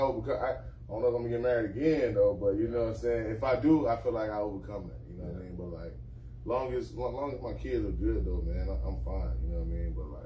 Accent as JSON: {"language": "English", "town": "Anderson", "region": "Alabama", "country": "United States", "said": "from Anderson, Alabama, the 2021 basketball champion."}